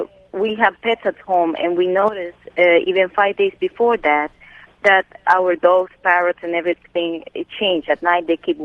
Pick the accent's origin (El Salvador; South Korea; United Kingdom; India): El Salvador; English is a second language; now in United States; Hi. I'm calling from New Jersey. I have been into earthquakes in my country, in El Salvador.